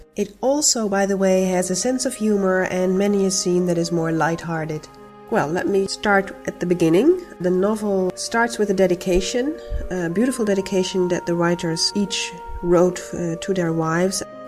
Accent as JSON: {"language": "English", "country": "Netherlands", "said": "from the Netherlands … on the forums."}